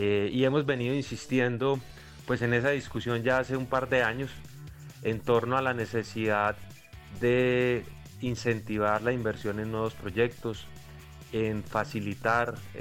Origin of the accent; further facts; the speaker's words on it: Colombia; no solo como ejecutivo del sector, sino como colombiano